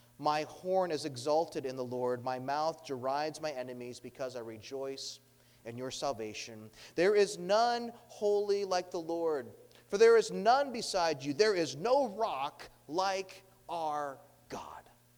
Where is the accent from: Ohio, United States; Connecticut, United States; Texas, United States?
Ohio, United States; we came from Ohio, so different culture coming from Ohio to Georgia, different climate, different everything.